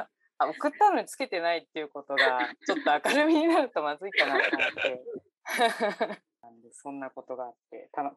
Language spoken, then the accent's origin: Japanese; Utsunomiya, Tochigi, Japan; 宇都宮出身なんです、